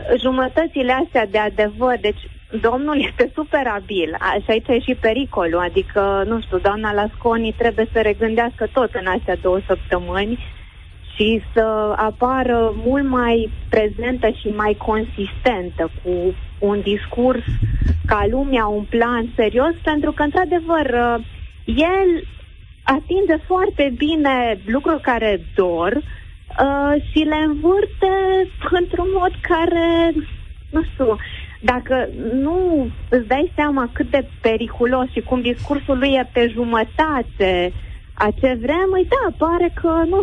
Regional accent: Timișoara, Timiș County, Romania; mai ales că suntem din Timișoara

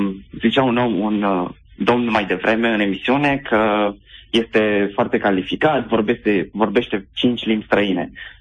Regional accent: Bucharest, Romania; eu sunt din București

